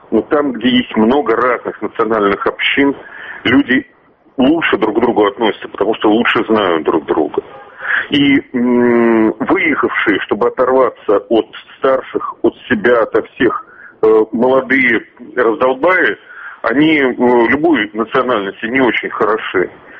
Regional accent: Moscow, Russia; Потому что я, хотя и москвич, но далеко отсюда.

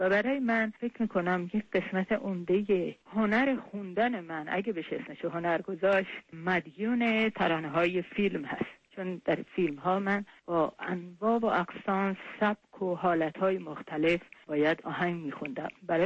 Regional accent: Tehran, Tehran Province, Iran; born there; moved away as an adult; من در تهران متولد شدم. علی رغم رشته هنریم که از 7 سالگی شروع شد، دانشکده حسابداری تهران من فارغ التحصیل شدم در رشته حسابداری.

